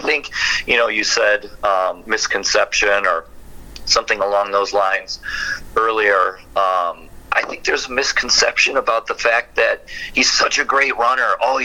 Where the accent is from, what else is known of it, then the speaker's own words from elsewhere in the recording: Wisconsin, United States; I grew up in Wisconsin and watched Brett Favre.